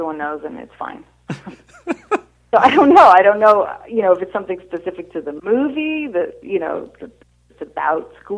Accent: New York, United States; because I grew up in New York of being in the Macy's Thanksgiving Day Parade.

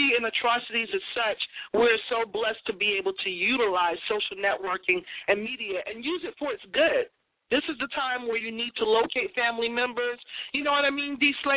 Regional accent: Boston, Massachusetts, United States; in my hometown, New England, Boston, Massachusetts

